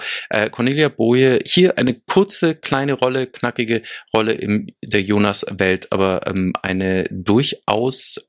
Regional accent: Finland; Als Finne musste ich da wirklich gleich mal aufhorchen.

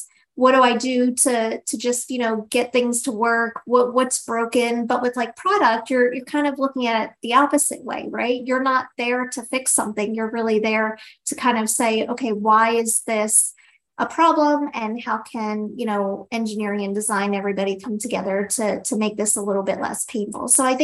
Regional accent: Philadelphia, Pennsylvania, United States; Now, I am originally from Philadelphia. Some people might not know what that means, but we kind of have a bit of a tough skin.

